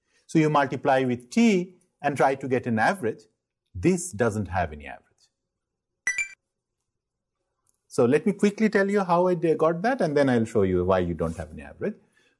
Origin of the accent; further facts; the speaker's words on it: Bangladesh; I'm originally from Bangladesh.